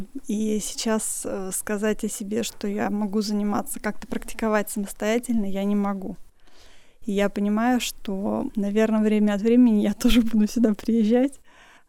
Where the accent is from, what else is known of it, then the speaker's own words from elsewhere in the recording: Moscow, Russia; я из Москвы.